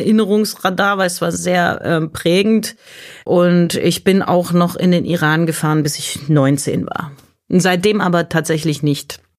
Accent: Bavaria, Germany; ich bin in Bayern aufgewachsen

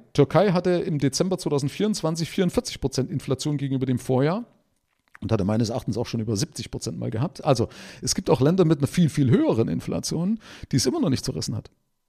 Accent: East Germany, Germany; Gerade als Ossi war das ja für uns ein Traum oder ein Segen.

